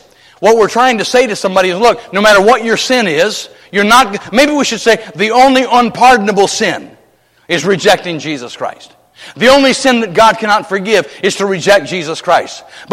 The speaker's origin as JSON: {"language": "English", "country": "United States", "tie": "born or raised there", "said": "I was raised in America."}